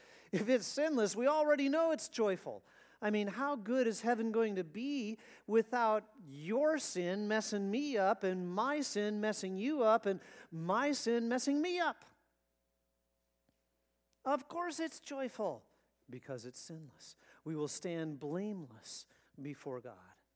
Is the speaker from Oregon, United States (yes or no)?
no; South Dakota, United States; now in South Africa; I grew up in South Dakota. I can imagine never locking my front door.